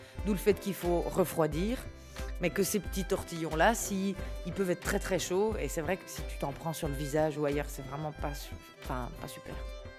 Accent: Ornans, Bourgogne-Franche-Comté, France; now in Brussels, Belgium; 40 ans, j'habite à Bruxelles depuis 18 ans. J'ai grandi à Ornan, dans un village de Franche-Comté.

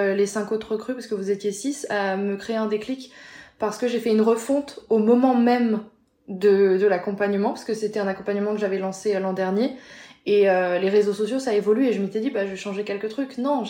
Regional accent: Strasbourg, Grand Est, France; Je suis de Strasbourg, j'étudiais à Paris, j'étudiais le journalisme

